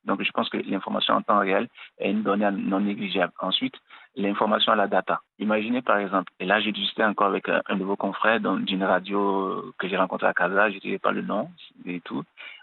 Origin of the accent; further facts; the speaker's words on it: Benin; now in Morocco; Je viens du Bénin, je suis béninois, je vis ici depuis un bon moment.